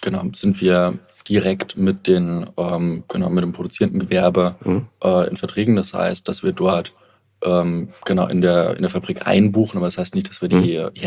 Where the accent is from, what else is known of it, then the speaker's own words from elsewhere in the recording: Dresden, Saxony, Germany; ich komme aus Dresden